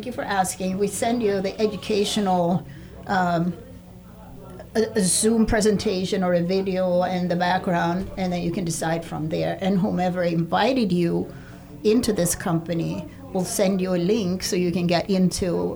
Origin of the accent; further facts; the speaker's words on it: Sweden; English is a second language; I'm from Sweden